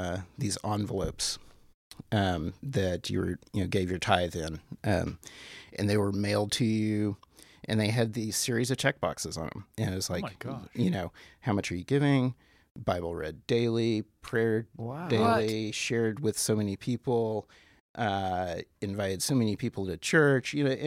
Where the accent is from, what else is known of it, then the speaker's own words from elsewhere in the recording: Texas, United States; So I grew up just outside of Dallas, Texas, and grew up in a Christian home. We were a very Baptist house.